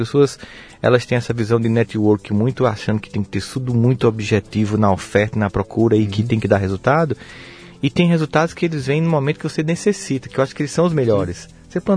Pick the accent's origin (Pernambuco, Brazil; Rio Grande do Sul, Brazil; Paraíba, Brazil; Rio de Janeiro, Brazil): Paraíba, Brazil; Campina Grande; born there; Campina Grande, na Paraíba.